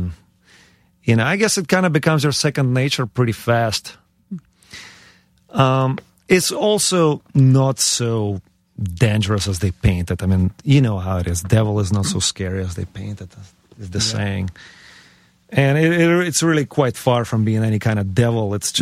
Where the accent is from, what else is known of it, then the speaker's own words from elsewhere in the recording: Ukraine; moved away; Chiefly it's because my head was completely blown off my shoulders when I came from Ukraine.